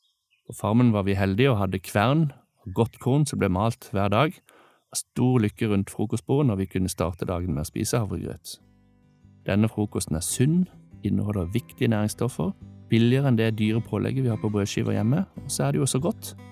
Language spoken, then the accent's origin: Norwegian; Kvinesdal, Agder, Norway; fikk jeg et pauseår hjemme i Kvinesdal for å gjennomføre siviltjeneste.